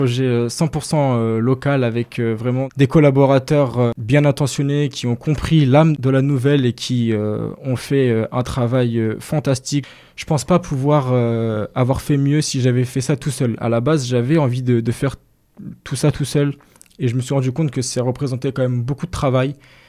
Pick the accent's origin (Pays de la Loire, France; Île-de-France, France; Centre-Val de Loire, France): Île-de-France, France; moved away as an adult; Je suis un gamin de l'Île-de-France, j'ai grandi en région parisienne, je suis arrivé dans la Marne à l'âge de 18 ans.